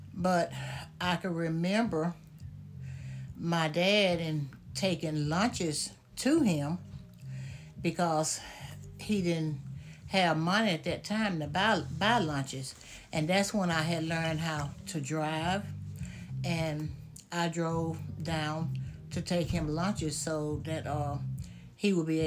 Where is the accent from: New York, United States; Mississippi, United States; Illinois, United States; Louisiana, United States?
Louisiana, United States; Chatham; I grew up in Chatham, Louisiana, which is a small town of about 600 people.